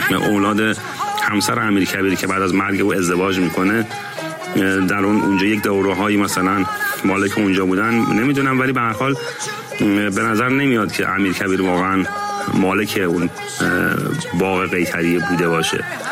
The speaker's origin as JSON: {"language": "Persian", "country": "Iran", "moved": "yes", "said": "20 و چند سال پیش که من از ایران بیرون اومدم"}